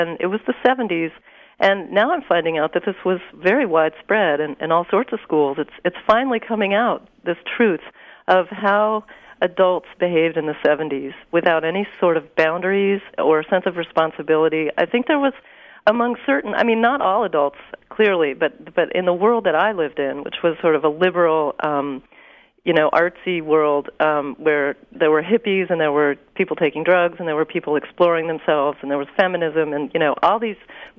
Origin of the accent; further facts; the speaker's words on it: Berkeley, California, United States; because we came from Berkeley, so it was a total culture shock.